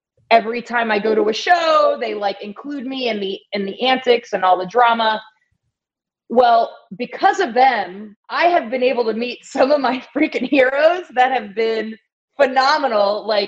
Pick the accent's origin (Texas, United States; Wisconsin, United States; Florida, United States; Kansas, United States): Florida, United States; I'm not Canadian. In South Florida.